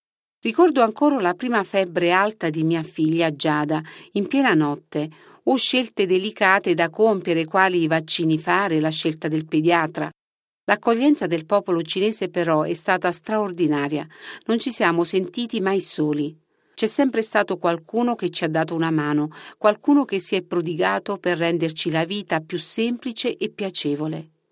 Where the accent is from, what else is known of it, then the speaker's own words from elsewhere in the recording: Matera, Basilicata, Italy; accent: mix of English and Russian; È per questo che il mio accento è un misto di inglese e russo. L'incontro con il settore del mobile imbottito arriva al ritorno in Italia. Dopo 3 mesi il mio visto per gli Stati Uniti scade e così torno a Matera